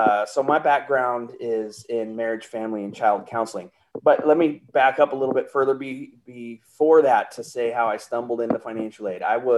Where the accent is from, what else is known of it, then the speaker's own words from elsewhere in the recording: Sacramento, California, United States; So I moved back to Sacramento, which is where I grew up in the Sacramento region.